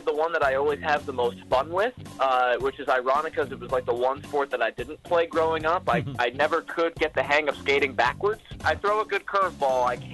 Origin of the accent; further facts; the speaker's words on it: New York, United States; So I came out here from the East Coast. I'm a New Yorker. I wear that on my sleeve.